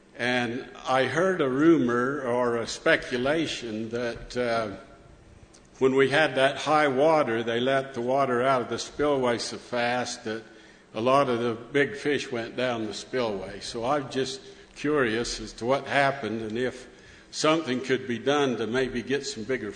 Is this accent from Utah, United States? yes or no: yes; Brigham City, Utah, United States; Hi, I'm from Brigham.